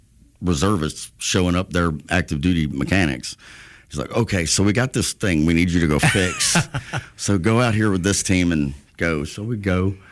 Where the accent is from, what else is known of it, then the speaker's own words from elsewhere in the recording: Alabama, United States; I'm like, I'm from Alabama. We drive.